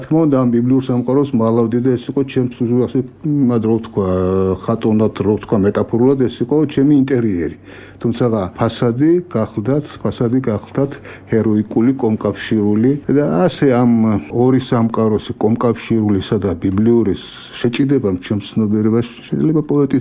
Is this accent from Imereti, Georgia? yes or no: no; Senaki, Samegrelo-Zemo Svaneti, Georgia; მე რომ დავიბადე ეს იყო 84-ში დავიბადე. ნომი ახალი დამთავრებულა ჩემი ბავშვობის წლებში ხედავდი 1000 კვარი აიდის ხალხი დადიოდა ასე ვთქვა სენაკს ჰქონდა სტრატეგიული მნიშვნელობის აეროდრომი